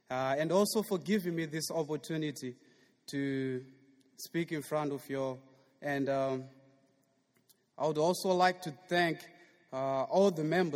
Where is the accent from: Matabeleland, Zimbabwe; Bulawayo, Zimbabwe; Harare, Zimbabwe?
Harare, Zimbabwe; moved away as an adult; I'm from Zimbabwe, Harare, which is the capital city of my country. But I've been here since August 2008